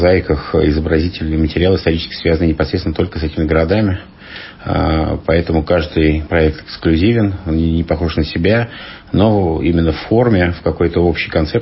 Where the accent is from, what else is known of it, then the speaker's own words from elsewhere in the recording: Moscow, Russia; also born or lived in Ufa; Ну, я родился в Уфе, люблю свою родину малую. Ну, вся жизнь моя связана с Москвой. В детстве я приехал в Москву и воспитывался как москвич. И, ну, могу себя назвать москвичом по своему духу.